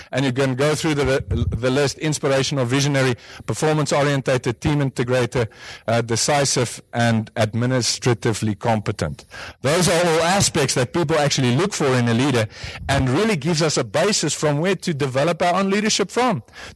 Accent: Pretoria, Gauteng, South Africa; I grew up in Pretoria. I was in the best Afrikaans boys' high school in the entire world.

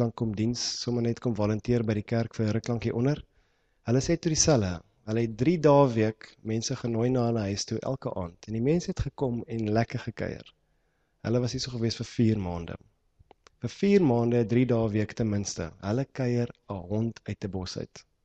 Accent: Pretoria, Gauteng, South Africa; also born or lived in Johannesburg; now in Cape Town, South Africa; Nou die Kaap is 'n weird plek. Ek kom uit Pretoria uit en Johannesburg uit vir lang jare.

